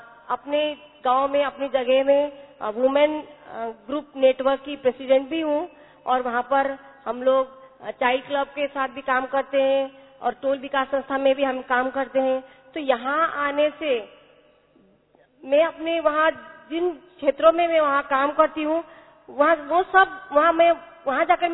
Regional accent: Nepal; मैं नेपाल से आई हुई हूँ

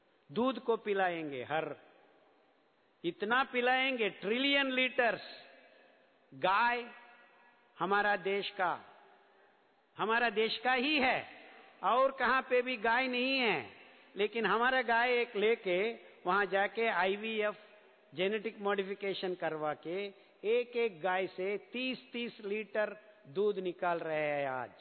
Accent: Mysore, Karnataka, India; हम मैसूर से हैं.

